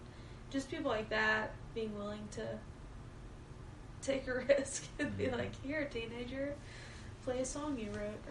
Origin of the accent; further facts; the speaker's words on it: Muscle Shoals, Alabama, United States; also born or lived in Gadsden; Yeah, I grew up in Muscle Shoals. I was born in Gadsden, but all the life that I know was in Muscle Shoals.